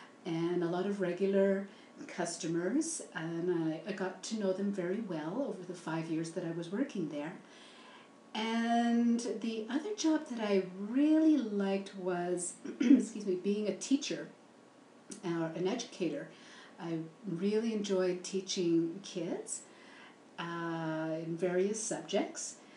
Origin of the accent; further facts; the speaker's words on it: Calgary, Alberta, Canada; I was born and raised here in Calgary. I guess I'm one of the few people here that were actually born and raised in Calgary.